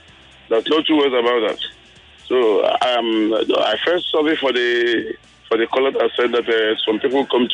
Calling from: Lagos, Nigeria; I'm calling from Lagos.

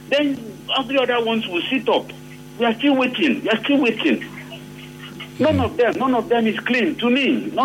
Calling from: Bonny, Rivers, Nigeria; Yes, I am. I am calling from Bonny.

